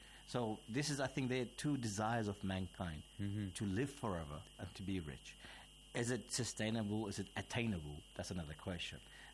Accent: Australia; Australia.

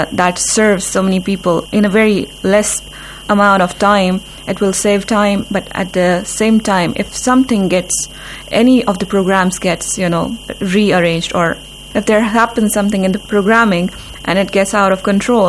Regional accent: Jammu and Kashmir, India; I'm from Indian Administrative Kashmir.

